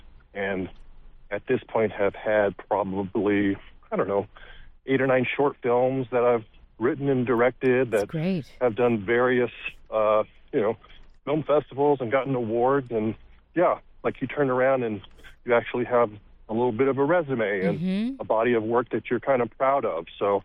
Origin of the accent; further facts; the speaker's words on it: Los Angeles, California, United States; So I grew up in Los Angeles, kind of mid-city area.